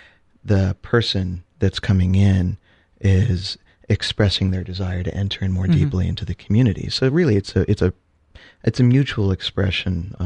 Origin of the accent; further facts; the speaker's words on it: Columbus, Ohio, United States; from the Great Diocese of Columbus, Ohio.